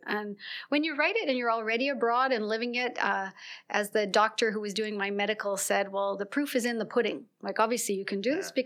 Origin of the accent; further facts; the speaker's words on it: Mackenzie, Upper Demerara-Berbice, Guyana; born there; And me and two of my brothers were born in British Guyana, upcountry in Mackenzie, in a bauxite mine because my father worked for Alcan.